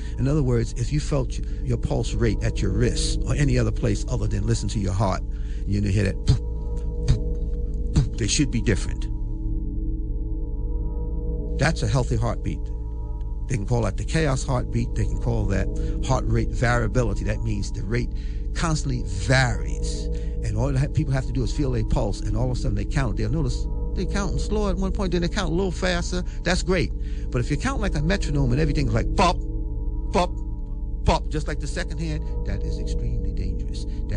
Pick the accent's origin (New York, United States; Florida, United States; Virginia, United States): New York, United States; Jamaica; I'm really right from Jamaica there.